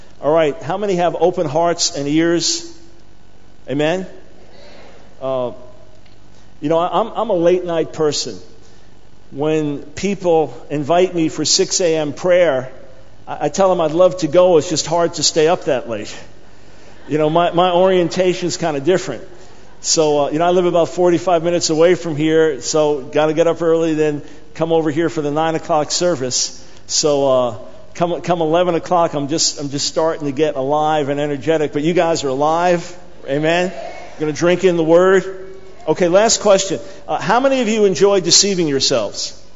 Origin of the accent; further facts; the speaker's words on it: New York, United States; And, you know, being a New Yorker, sure, my heart beats for New York and the city.